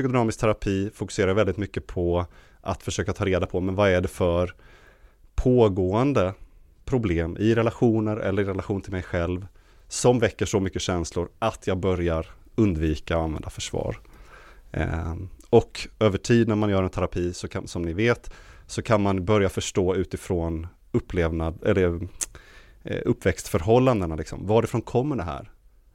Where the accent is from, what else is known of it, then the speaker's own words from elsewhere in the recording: Helsingborg, Skåne, Sweden; also born or lived in Stockholm; now in Malmö, Sweden; jag kommer ursprungligen från Helsingborg men bor då nu i Malmö och jag har bott i Stockholm tidigare i många år.